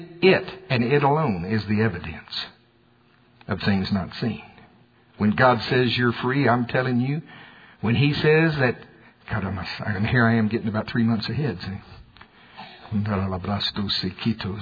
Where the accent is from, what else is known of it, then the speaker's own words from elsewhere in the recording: United States; I told you I'm from Pottawatomie County.